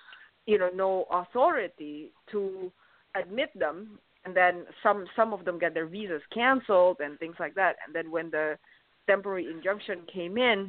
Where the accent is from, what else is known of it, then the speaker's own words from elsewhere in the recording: Indonesia; in comparison to my own country, I'm from Indonesia.